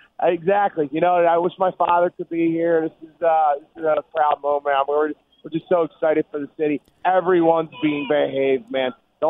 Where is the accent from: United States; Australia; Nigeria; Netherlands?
United States; Philadelphia, Pennsylvania; I'm from South Philly. There we go.